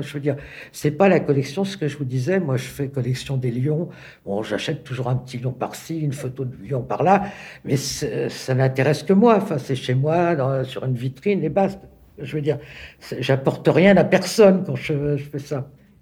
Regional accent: Gagny, Île-de-France, France; je suis de la région, je suis sur le plateau, mais je ne suis pas de Montfermeil, je suis de Gagny. C'est à la frontière là.

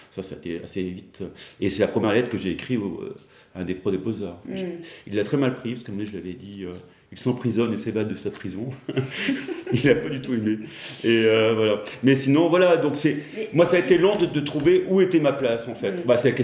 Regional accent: Clermont-Ferrand, Auvergne-Rhône-Alpes, France; born there; moved away; je vais me retrouver dans ma ville natale, que j'ai quittée il y a 32 ans.

